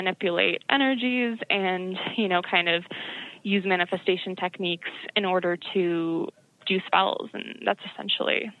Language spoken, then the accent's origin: English; Salem, Massachusetts, United States; I'm from Salem, Massachusetts, so I took tons of classes.